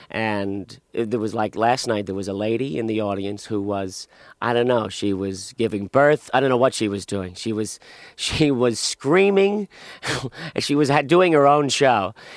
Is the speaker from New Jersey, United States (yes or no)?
yes; Bayonne, New Jersey, United States; Yeah, I'm from Bayonne.